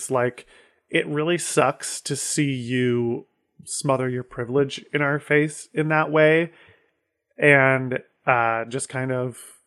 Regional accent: Ohio, United States; what a straight man was from the people I grew up with in Ohio

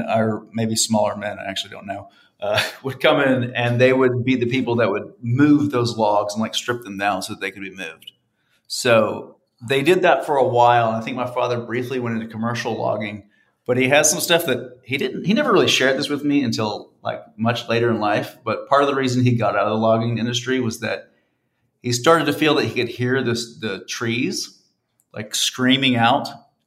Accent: Johnson City, Tennessee, United States; also born or lived in Hendersonville, North Carolina / Gwinnett County, Georgia; I grew up in Johnson City, Tennessee, and in Hendersonville, which is a Hendersonville, North Carolina, which is a suburb of Asheville.

